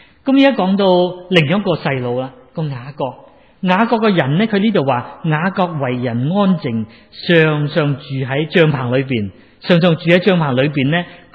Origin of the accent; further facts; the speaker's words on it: Guangdong, China; 我哋广东人就话中意出去好癫啊